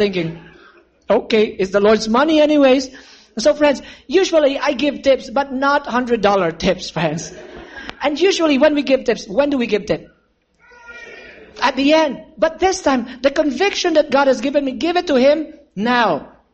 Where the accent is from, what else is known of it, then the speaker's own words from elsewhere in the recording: Philippines; Said, I told you, I'm from the islands, from the Philippines.